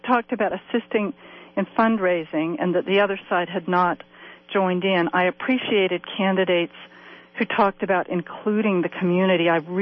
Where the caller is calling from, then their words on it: Oakland, California, United States; from Oakland.